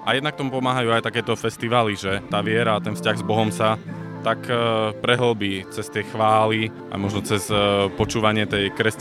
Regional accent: Poltár, Banská Bystrica Region, Slovakia; Tak ja pochádzam zo Stredného Slovenska, z Poltára.

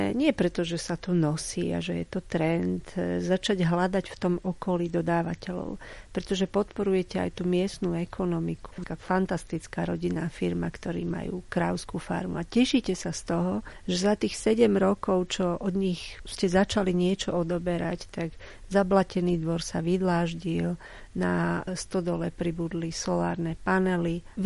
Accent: Ružomberok, Žilina Region, Slovakia; born there; Ja som sa narodila v Ružomberku a na Liptove to bolo úplne bežné, že sa chodilo pomáhať.

